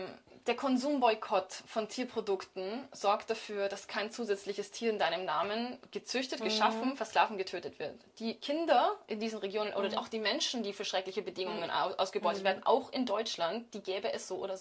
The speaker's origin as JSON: {"language": "German", "region": "Vienna", "country": "Austria", "said": "Ich bin aus Wien."}